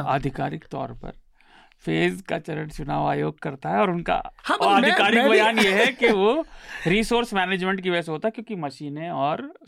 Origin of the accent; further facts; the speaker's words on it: Mumbai, Maharashtra, India; क्योंकि मैं मुंबई से हूँ.